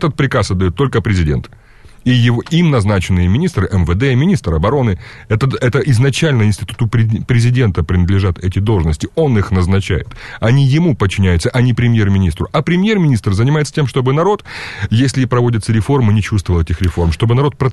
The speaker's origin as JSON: {"language": "Russian", "country": "Ukraine", "said": "я украинец."}